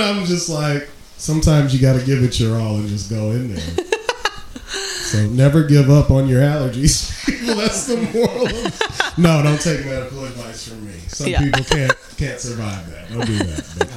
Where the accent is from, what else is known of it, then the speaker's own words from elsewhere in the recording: Louisiana, United States; because we're all from Louisiana, if you didn't know.